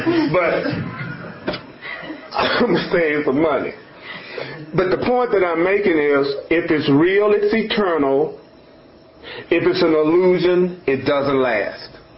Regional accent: Memphis, Tennessee, United States; and I'm from Memphis, Tennessee

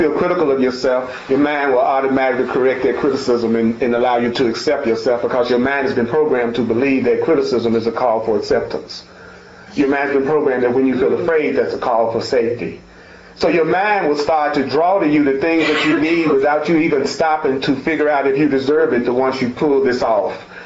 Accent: Memphis, Tennessee, United States; I grew up in Memphis, and the year that I graduated from high school, right when I was about to graduate, Martin Luther King was assassinated in Memphis.

